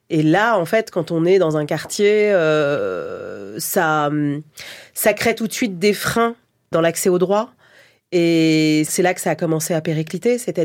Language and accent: French; Longjumeau, Île-de-France, France; même si à Longjumeau, là où j'ai grandi, tout ça n'existe plus.